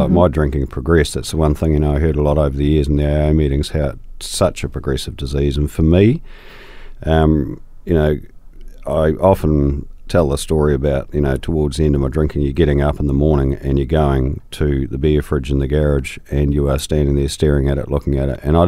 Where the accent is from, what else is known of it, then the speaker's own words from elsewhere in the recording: Christchurch, Canterbury, New Zealand; also born or lived in Wellington; Grew up predominantly in Christchurch. I was born in Wellington, but moved to Christchurch when I was only a wee nipper. Schooled here and just lived here ever since. Cantabrian through and through.